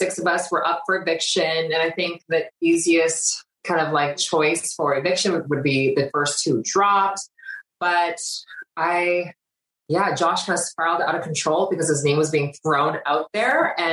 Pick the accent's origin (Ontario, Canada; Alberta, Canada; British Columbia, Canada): British Columbia, Canada; Vancouver; we're both from Vancouver, West Coasters, and both in the queer community.